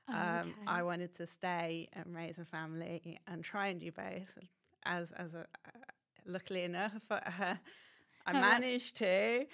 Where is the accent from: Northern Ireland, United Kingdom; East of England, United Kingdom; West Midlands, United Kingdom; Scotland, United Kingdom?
West Midlands, United Kingdom; Coventry; And so I moved to the University of Birmingham, which is much closer to my hometown, Coventry. I actually commuted from Coventry to Birmingham during my PhD.